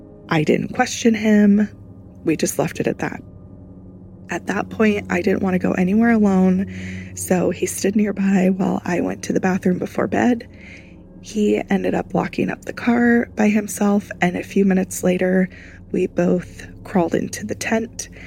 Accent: Portland, Oregon, United States; I'm from the Portland, Oregon metro area. And like most folks up here in the Pacific Northwest

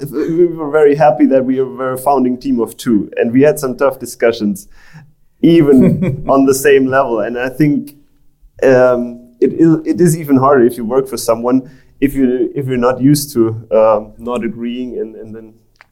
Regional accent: Germany; I'm from Germany

